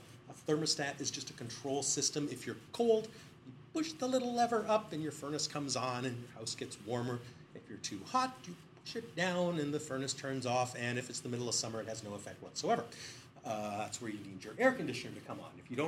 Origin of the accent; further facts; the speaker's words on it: United Kingdom; born there; can't tell by my accent. I was born in the UK